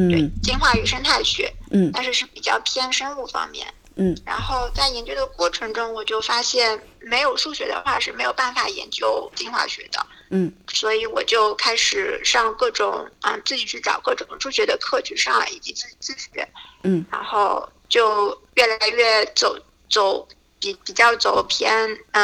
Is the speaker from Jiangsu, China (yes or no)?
no; Shanghai, China; 我本身是上海人，然后我是复旦大学的生物系毕业的本科，然后毕业了以后我就去美国纽约州立大学实习分校去进行博士研